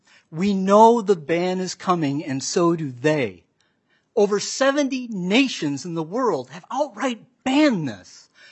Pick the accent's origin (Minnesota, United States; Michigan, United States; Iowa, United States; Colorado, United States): Minnesota, United States; Lake City; also born or lived in Red Wing; Co-chairs, members of the committee, I was born in Red Wing, Minnesota, grew up working on my uncle's farm just outside of Lake City, Minnesota